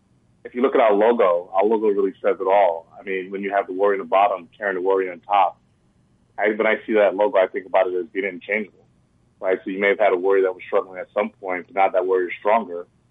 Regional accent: New York, United States; I'm actually from New York originally, but I didn't go back to New York.

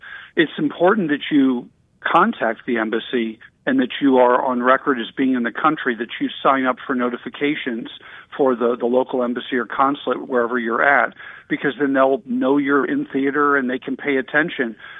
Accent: United States; And I would offer that many Americans are targets by virtue of being American in a lot of places around the world. There are mixed responses to Americans. Some people like us a lot, some people don't.

